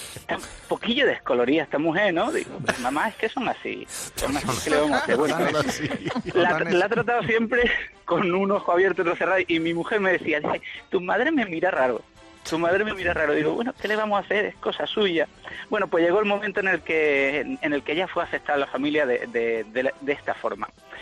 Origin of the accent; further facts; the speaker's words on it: Marbella, Andalusia, Spain; Yo soy de Málaga, de Marbella, y ahí nos hemos criado, tengo 45 años, con muchos hijos de suecas